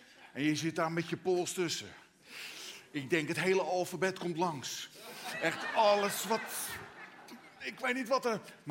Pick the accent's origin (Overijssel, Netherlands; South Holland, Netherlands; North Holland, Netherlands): South Holland, Netherlands; Katwijk; Ik kom uit Katwijk.